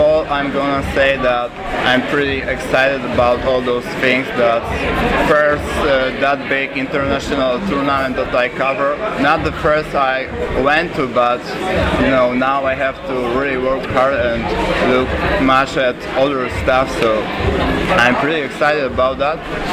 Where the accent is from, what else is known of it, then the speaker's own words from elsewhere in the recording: Poland; English is a second language; So, I'm from Poland, like you said, 25 years of age. Of course, I played organized basketball in my city growing up.